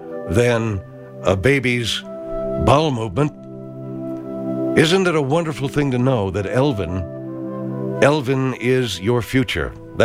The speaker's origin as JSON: {"language": "English", "town": "Saginaw", "region": "Michigan", "country": "United States", "said": "from Saginaw, Michigan."}